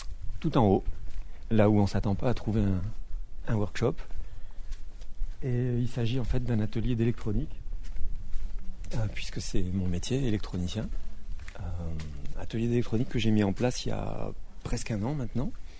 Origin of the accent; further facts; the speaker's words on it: Morocco; born there; Je suis né au Maroc, d'une mère marocaine et d'un père indien, tu vois. Et j'ai jamais vécu au Maroc, en fait, parce que j'ai été adopté.